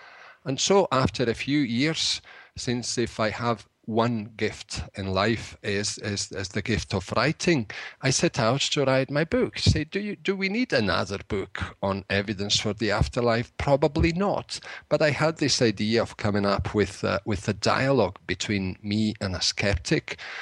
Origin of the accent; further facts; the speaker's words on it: Glasgow, Scotland, United Kingdom; also born or lived in Italy; is an Italian name. But in fact, I'm a Glasgow boy. I'm an Italian from Glasgow.